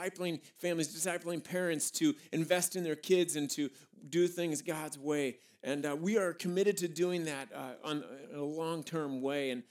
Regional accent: Beaverton, Oregon, United States; the church I grew up in Beaverton, Oregon, was began to grow from 100 to 200 to 300 to 400.

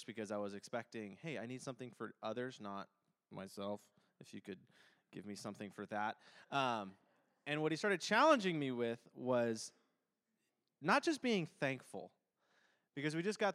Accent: New England, United States; also born or lived in North Carolina; now in Maryland, United States; I have been here at New Life since February 1st. My wife and I moved from North Carolina. Originally, we're from New England.

